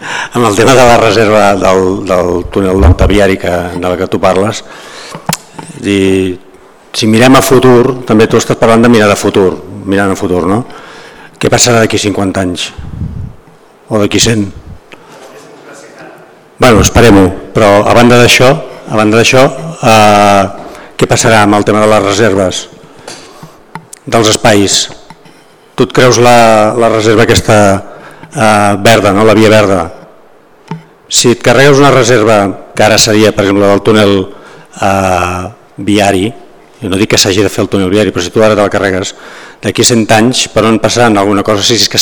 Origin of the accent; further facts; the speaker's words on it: Sant Feliu de Llobregat, Catalonia, Spain; jo soc de Sant Feliu de Llobregat